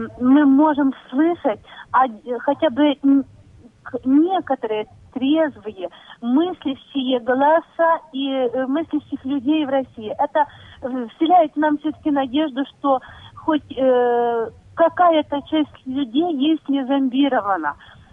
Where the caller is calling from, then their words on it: Western Ukraine, Ukraine; Кстати, я звоню из Западной Украины